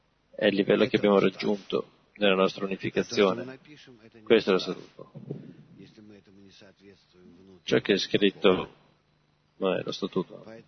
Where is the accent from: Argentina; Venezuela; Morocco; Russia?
Russia; Moscow; Sono da Mosca.